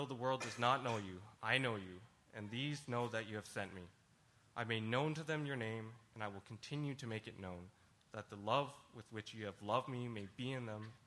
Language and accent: English; Quebec City, Quebec, Canada; I was born and raised in Quebec City, so I'm Canadian, and actually I'm third generation Canadian, as my parents were also born in Canada, so my family is quite established here.